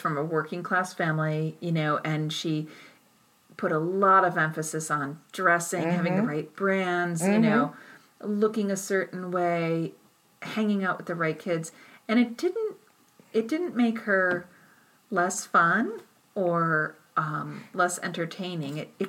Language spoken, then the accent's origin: English; Durham, Connecticut, United States; I was at the Durham Fair, which is my hometown, and we have this really big fair every year, the state fair.